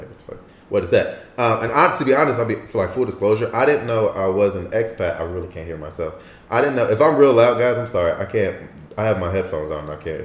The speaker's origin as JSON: {"language": "English", "country": "United States", "lives_now": "Taiwan", "said": "But I'm American. My nationality is American. So I'm an expatriate of America."}